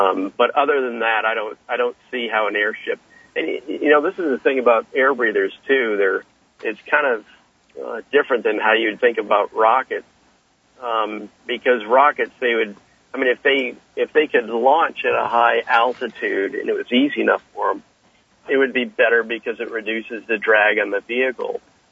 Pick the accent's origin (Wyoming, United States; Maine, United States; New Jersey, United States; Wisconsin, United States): Maine, United States; and I say that because I'm from Maine